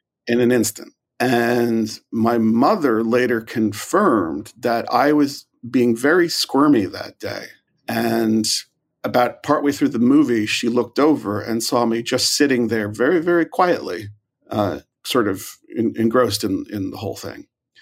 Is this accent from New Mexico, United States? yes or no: no; New York, United States; I'm from New York originally, and fell in love with the movies when I was about three